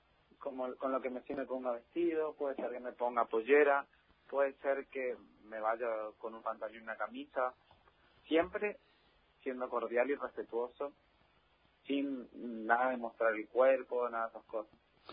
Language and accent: Spanish; Corrientes, Argentina; Yo soy de Corrientes, capital.